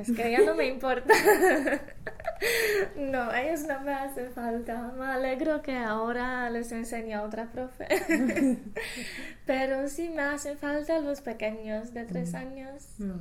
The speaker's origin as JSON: {"language": "Spanish", "country": "Poland", "second_language": "Spanish", "said": "Pero porque yo soy polaca"}